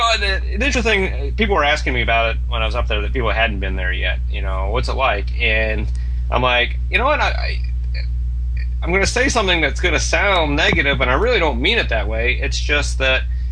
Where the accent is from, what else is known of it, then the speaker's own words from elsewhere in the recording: Columbus, Ohio, United States; I just went back home to Ohio, and finally got to see a casino in my hometown of Columbus.